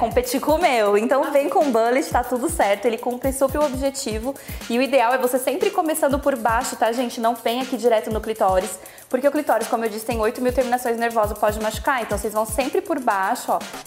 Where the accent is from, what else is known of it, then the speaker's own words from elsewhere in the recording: São Paulo, Brazil; Eu sou de São Paulo, atendo em São Paulo.